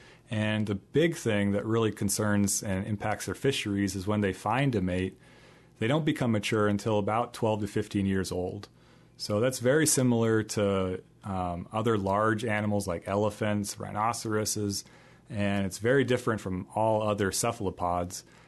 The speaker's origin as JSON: {"language": "English", "town": "Phoenix", "region": "Arizona", "country": "United States", "tie": "born or raised there", "lives_now": "Iowa, United States", "said": "I grew up in Phoenix, Arizona, so you know, there wasn't much water around"}